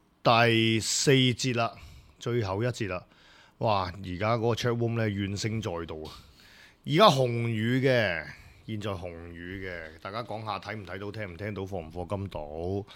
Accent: Hong Kong; 作为香港人系觉得自豪

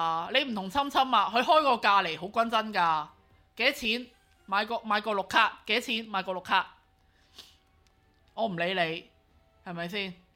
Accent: Hong Kong; 我香港人理得你啊，

